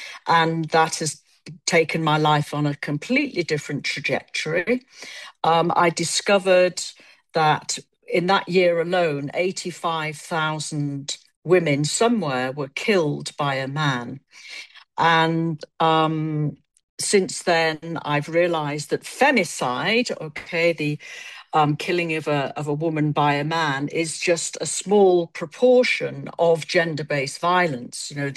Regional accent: United Kingdom; now in Hong Kong; I'm British. I've lived in Hong Kong 40 years, but I was brought up in Britain, and I am a typical British person, let's say.

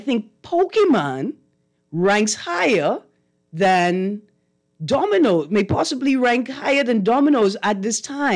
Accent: Tarpon Bay, Eleuthera, Bahamas; I grew up in Tarpon Bay, Eleuthera.

